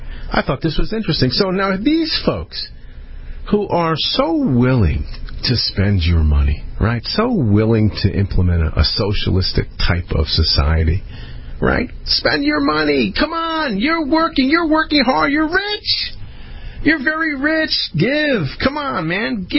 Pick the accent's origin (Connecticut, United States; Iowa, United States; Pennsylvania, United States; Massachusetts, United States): Connecticut, United States; a couple other stations here in my home state of Connecticut, which is kind of cool, up and around Hartford.